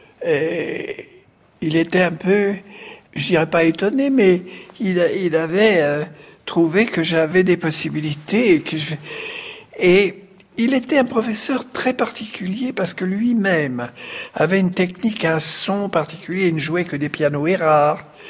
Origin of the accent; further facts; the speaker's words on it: Paris, Île-de-France, France; Je suis parisien, vous savez, j'ai même encore peut-être des traces d'accent, et puis j'ai même un vocabulaire aussi